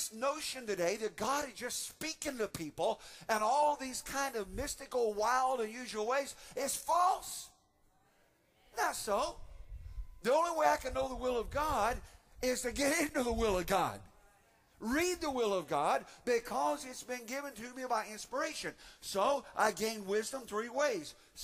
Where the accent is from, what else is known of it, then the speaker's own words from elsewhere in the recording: Indiana, United States; It was a novel to me because where I grew up in Indiana, we had a blackboard.